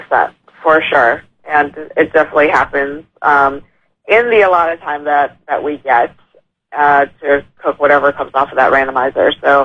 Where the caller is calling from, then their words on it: New Orleans, Louisiana, United States; In New Orleans right now.